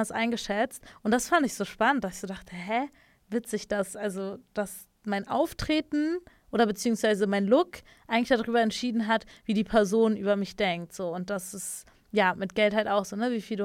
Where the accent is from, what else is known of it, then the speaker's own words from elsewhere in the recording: Berlin, Germany; ich bin ja Berlinerin, Großstadt